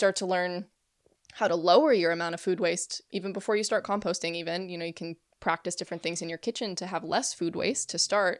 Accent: Phoenix, Arizona, United States; So I grew up in Arizona, in the Phoenix area. And went to school at Northern Arizona University in Flagstaff, which is Northern Arizona.

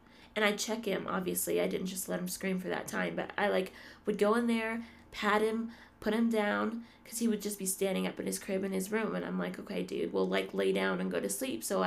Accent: Denver, Colorado, United States; now in Colorado Springs, United States; I am from Colorado. Originally from Denver, Colorado, but I live right now in Colorado Springs, Colorado

